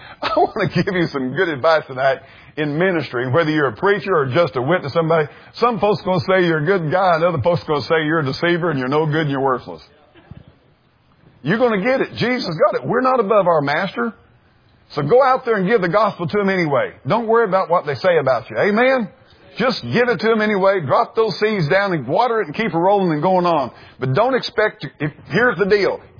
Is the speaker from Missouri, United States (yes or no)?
yes; Norwood, Missouri, United States; I grew up down in South of Norwood, and I'm telling you something, I didn't know there was anything. I thought if you got past Mountain Grove, man alive, you're getting in another state, man.